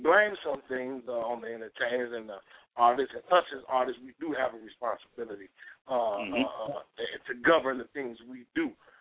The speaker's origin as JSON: {"language": "English", "town": "Maywood", "region": "Illinois", "country": "United States", "said": "I'm from Maywood myself. I'm just a lover of the city. I love Chicago. And being from Maywood, it's 21 blocks."}